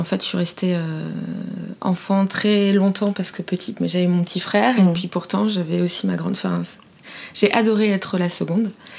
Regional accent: Fontainebleau, Île-de-France, France; also born or lived in Paris; Alors, je suis née à Paris, mais à 5 ans, j'ai emménagé à Fontainebleau

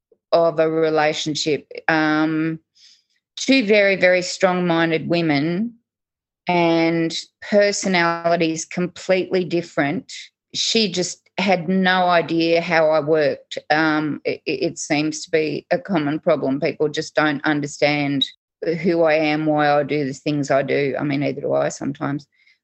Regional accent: Sydney, New South Wales, Australia; Born and raised lower north shore of Sydney, causing trouble from a young age at my perceived injustices in the world.

